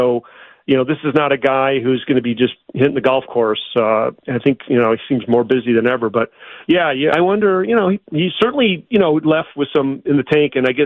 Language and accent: English; Wisconsin, United States; I mean, first of all, you know, I grew up in Wisconsin, so, you know, I'm